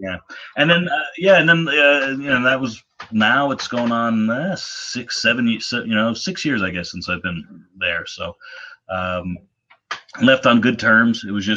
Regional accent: New York City, New York, United States; I live in New York City and I grew up in the New York area, and I would do conventions ever since like seventh grade

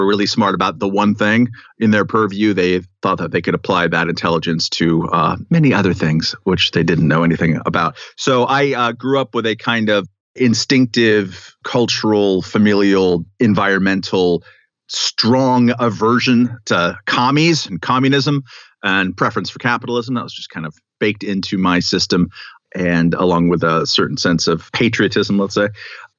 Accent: Long Beach, California, United States; So I am from Long Beach, California, Lakewood Village, part of Long Beach, aerospace belt country back in the height of the Cold War.

